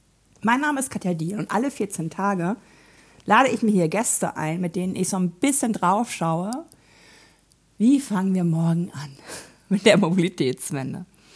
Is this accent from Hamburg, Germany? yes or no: yes; Hamburg, Germany; was mich natürlich gefreut hat als Hamburgerin